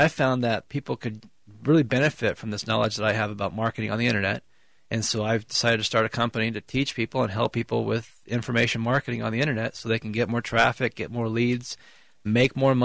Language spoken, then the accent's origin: English; Huntington Beach, California, United States; now in Twin Cities, United States; I'm a Southern California boy living now in the Twin Cities. I grew up in Surf City, USA, Huntington Beach, California.